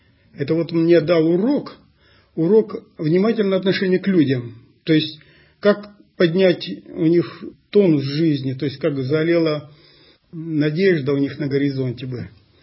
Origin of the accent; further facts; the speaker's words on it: Arkhangelsk, Arkhangelsk Oblast, Russia; Ну, я сам родом из Архангельска. Дед у меня по материнской линии был бакенщиком на Северной Двине.